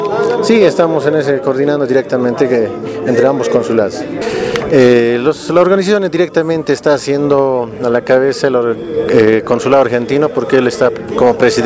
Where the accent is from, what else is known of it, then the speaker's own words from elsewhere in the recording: Bolivia; como bolivianos, autoridades locales, nos hemos hecho reunión en tres oportunidades